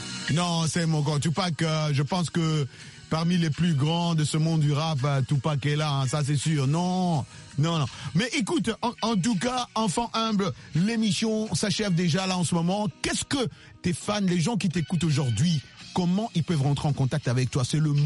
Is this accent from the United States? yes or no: yes; New York, United States; Moi, j'ai grandi à New York, voilà, en fait.